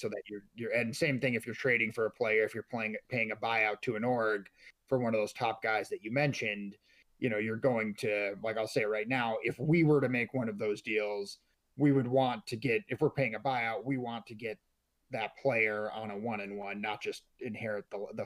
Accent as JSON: {"language": "English", "region": "Minnesota", "country": "United States", "tie": "born or raised there", "also_born_or_lived": "New York", "said": "I grew up in Minnesota, live here now, lived most of my adult life in New York."}